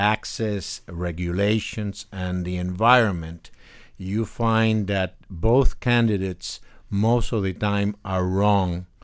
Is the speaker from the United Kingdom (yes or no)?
no; Cuba; moved away as an adult; now in United States; I came from Cuba in 1961 when I was 18 years old. I've been working most of my life around Florida, but also overseas.